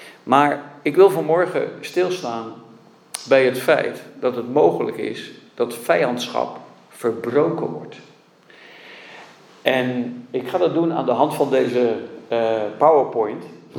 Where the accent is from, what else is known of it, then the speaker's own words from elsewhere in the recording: Naaldwijk, South Holland, Netherlands; born there; ik ben geboren in Naaldwijk, in het westen van het land. Maar ik heb een groot deel van mijn leven heb ik in het buitenland doorgebracht.